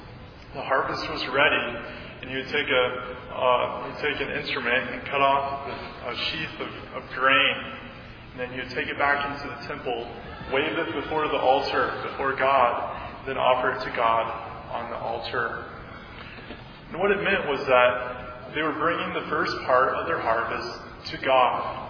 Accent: Lincoln, Nebraska, United States; I grew up in Lincoln, Nebraska.

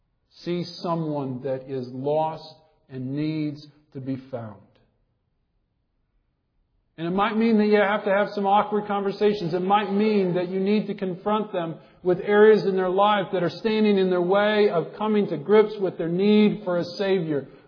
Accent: Iowa, United States; I grew up in Iowa. And what we have in Iowa are a lot of fields.

